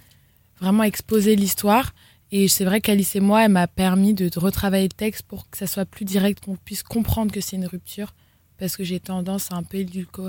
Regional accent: Paris, Île-de-France, France; c'est Paris, c'est là où j'ai grandi. Donc pour moi, c'était important.

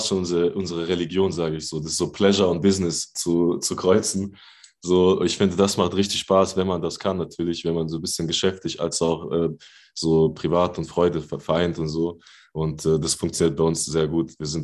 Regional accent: Rhineland-Palatinate, Germany; wir kommen ja alle drei aus der Pfalz und aus einer kleinen Stadt.

